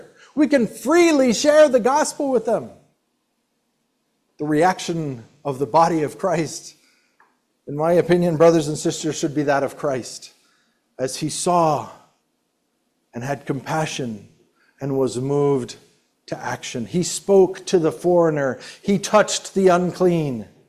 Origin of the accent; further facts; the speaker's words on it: Mexico; moved away as an adult; now in United States; I came here from Mexico. I grew up in Mexico. My wife as well. Three of my four kids were born in Mexico. So we're incomers.